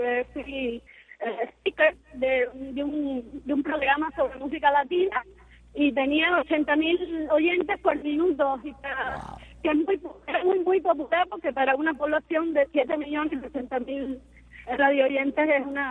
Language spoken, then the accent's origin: Spanish; Havana, Cuba; Soy de La Habana. Mi familia es de Ciego de Ávila, pero la parte de mi madre vino para La Habana. Mi papá es dominicano.